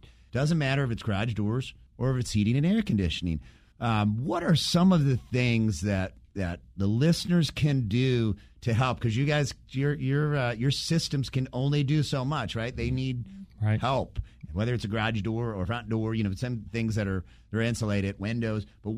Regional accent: Michigan, United States; now in Georgia, United States; I'm from Michigan originally, right?

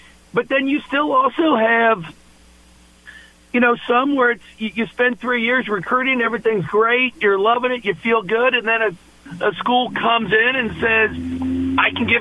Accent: Kentucky, United States; I grew up in Northern Kentucky, the Bengals and the Reds.

